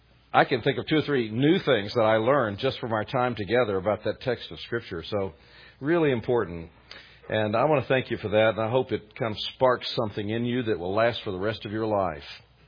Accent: Southern United States, United States

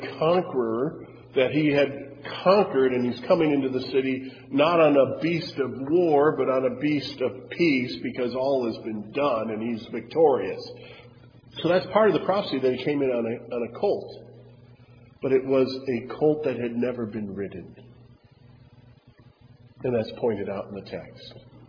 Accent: Wisconsin, United States; See, I'm from Wisconsin, so I know the appropriate animal sounds to make.

